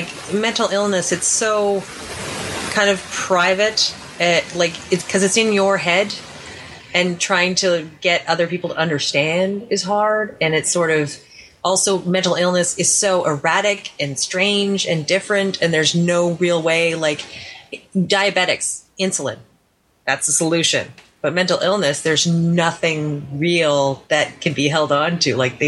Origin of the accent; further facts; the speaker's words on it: Canada; Look, we're Canadian. And we're a little bit embarrassed.